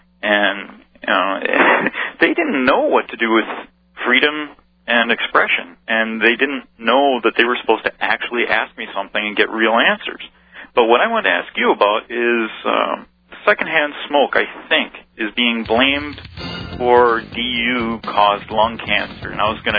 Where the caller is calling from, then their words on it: Wisconsin, United States; Wisconsin.